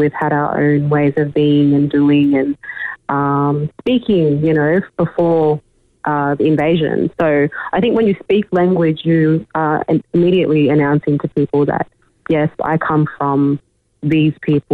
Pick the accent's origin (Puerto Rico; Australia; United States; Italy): Australia; Grafton, New South Wales; I'm also a descendant of the Nagi people in the Torres Strait Islands as well. But I'm pretty much a freshwater woman from Grafton and Coffs Harbour area.